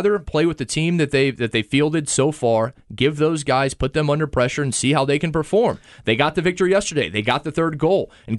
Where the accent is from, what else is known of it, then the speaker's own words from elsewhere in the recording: Texas, United States; People know me. I'm a Texan before anything else.